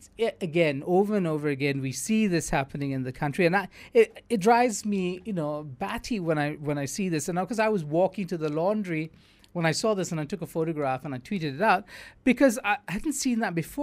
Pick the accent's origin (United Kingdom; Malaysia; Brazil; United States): Malaysia; Johor Bahru, Johor; as soon as they cross the border, they start littering, because that's Johor Bahru, my hometown.